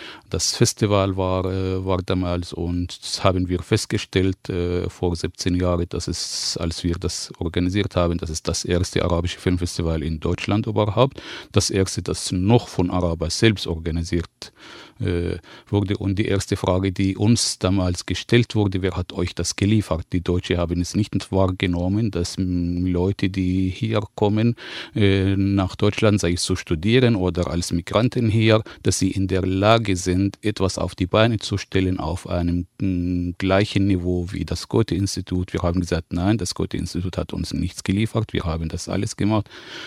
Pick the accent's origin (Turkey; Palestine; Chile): Palestine; now in Tübingen, Germany; bin ich Deutscher geworden, hier ansasshaft in Tübingen, bin ich Tübinger. Ursprünglich komme ich aus Palästina.